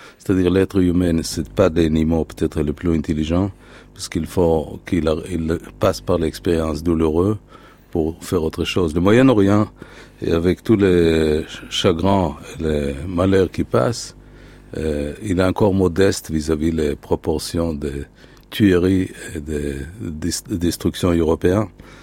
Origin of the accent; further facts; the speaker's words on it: Haifa, Haifa District, Israel; ma ville natale, Haïfa